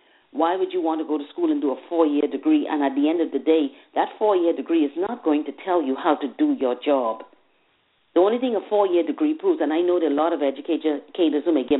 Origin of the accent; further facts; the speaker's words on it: Bahamas; now in United States; I come from the Bahamas. So in the Bahamas, we were not on a money thing. We were on a class thing.